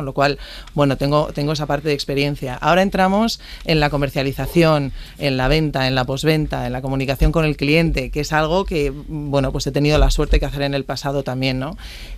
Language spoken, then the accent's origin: Spanish; La Rioja, Spain; acabo en La Rioja, ¿no? Que es mi tierra y que es una tierra que adoro. O sea, mi familia realmente es del norte. Mi padre es del País Vasco y mi madre es de Asturias.